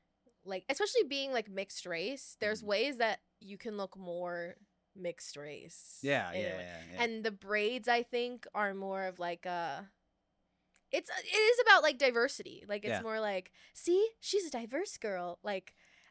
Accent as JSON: {"language": "English", "country": "United States", "said": "And then I'm also American. And I'm not as reserved as British people."}